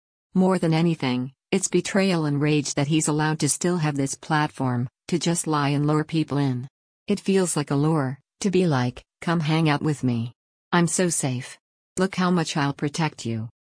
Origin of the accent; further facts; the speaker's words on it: Pittsburgh, Pennsylvania, United States; is a stain on my hometown of Pittsburgh.